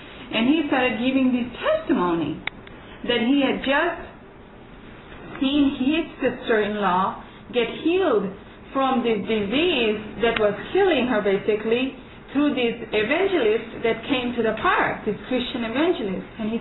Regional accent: Fiji; Actually, I was born and raised in Fiji Island.

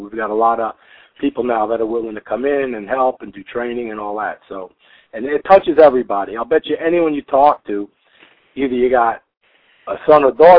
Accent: New York City, New York, United States; now in California, United States; But I'm originally from the Bronx. Grew up there.

